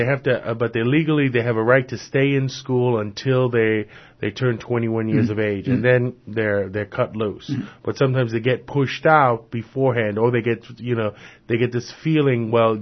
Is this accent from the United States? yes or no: yes; New York City, New York, United States; because I'm originally from the South Bronx and I still live in the Bronx.